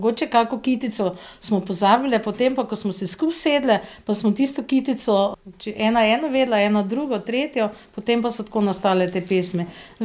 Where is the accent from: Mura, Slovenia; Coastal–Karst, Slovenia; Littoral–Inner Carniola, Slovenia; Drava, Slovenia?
Drava, Slovenia; Cirkulane; iz Cirkulan, pravzaprav iz Pristave pri Cirkulanah, to je v Halozah, blizu gradu Borl. Sem pa najstarejša sestra od … Nas je 6 sester. Stare smo od, kako bi rekla, od 47 do 63 let